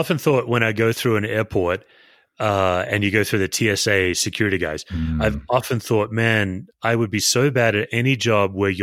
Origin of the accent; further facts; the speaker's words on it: Western Australia, Australia; So I grew up in Western Australia. Great, great place to be born and raised, great family, but not a churched family.